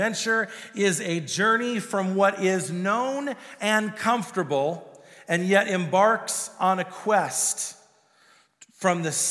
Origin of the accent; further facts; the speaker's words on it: Milton, Wisconsin, United States; also born or lived in Columbus, Ohio; I was born in Ohio, Columbus, Ohio, and of course I moved to Wisconsin, the Milton, Wisconsin area when I was around 7.